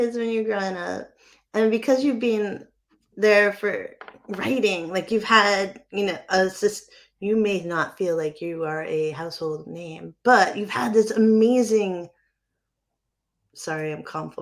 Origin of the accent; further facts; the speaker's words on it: New England, United States; I'm not you or Stephen King, but I'm from New England and I write that way.